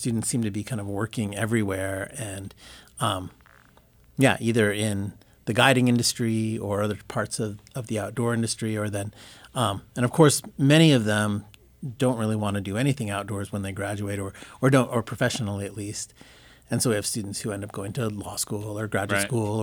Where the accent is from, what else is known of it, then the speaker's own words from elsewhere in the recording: Anchorage, Alaska, United States; Well, I was born in Anchorage and grew up in Anchorage.